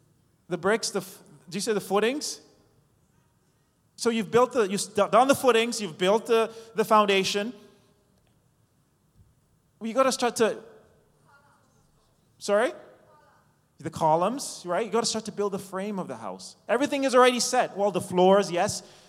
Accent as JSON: {"language": "English", "town": "New York City", "region": "New York", "country": "United States", "tie": "born there", "said": "Toronto, of course. I was born in New York City, actually. So I like going to New York to visit now and then"}